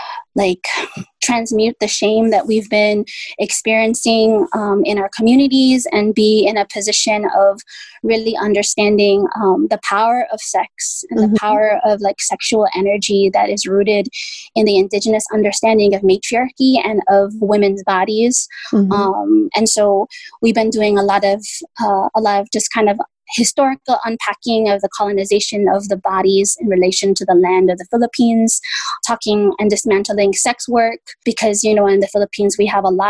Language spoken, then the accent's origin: English; Honolulu, Hawaii, United States; and I was born and raised in the Kingdom of Hawaii in Honolulu, mm-hmm. in the Kalihi Valley.